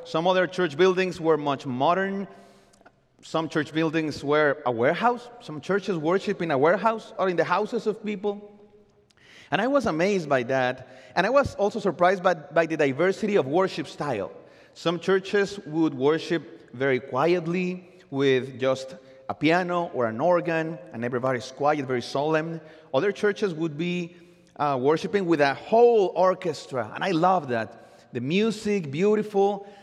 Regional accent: Mexico City, Mexico; English is a second language; moved away as an adult; now in United States; I love the church where I grew up in Mexico City. I love the churches I've been part of my whole life as I'm moving through Mexico and the United States.

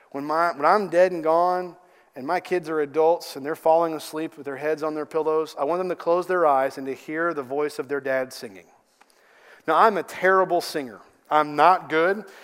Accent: Kentucky, United States; I'm from Kentucky.

